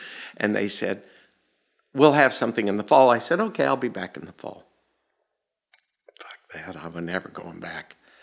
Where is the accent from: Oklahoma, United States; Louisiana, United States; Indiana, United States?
Oklahoma, United States; Tulsa; from Tulsa, Oklahoma.